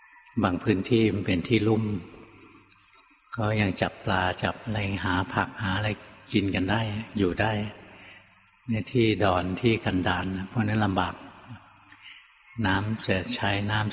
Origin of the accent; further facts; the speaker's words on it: Bangkok, Thailand; born there; หลวงพ่อเกิดในกรุงเทพนะ